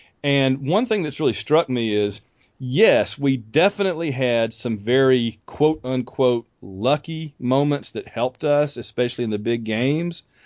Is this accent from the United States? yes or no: yes; Sylacauga, Alabama, United States; getting to come back down to Birmingham, which is practically my hometown almost, being from Sylacauga.